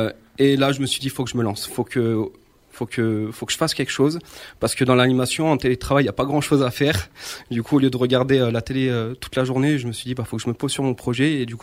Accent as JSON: {"language": "French", "town": "Saint-Martin-d'Hères", "region": "Auvergne-Rhône-Alpes", "country": "France", "tie": "born or raised there", "said": "J'ai grandi à Saint-Martin-d'Hères. J'étais au collège Fernand Léger, pour ceux qui connaissent."}